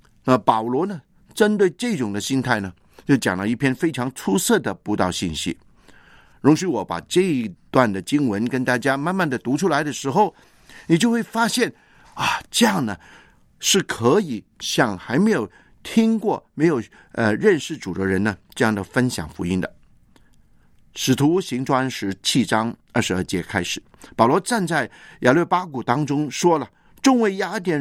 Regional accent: China; 我们中国人对天的崇拜和迷信的风气，可以说自古以来都是那么的浓厚。

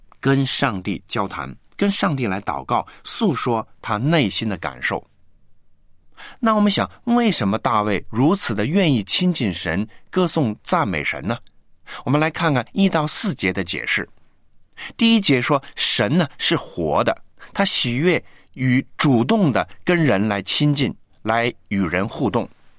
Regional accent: China; 我们中国人跟犹太人呢都是很相像的

